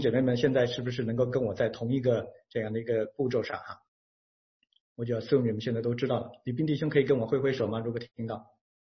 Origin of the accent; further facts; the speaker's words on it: China; 作为我们中国人呢，我们都引以为豪的是什么呢？